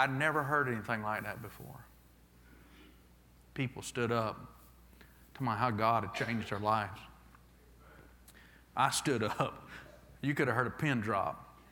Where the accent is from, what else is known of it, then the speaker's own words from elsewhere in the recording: Frostproof, Florida, United States; By the way, I'm born and raised in Frostproof. And so I grew up in this whole area.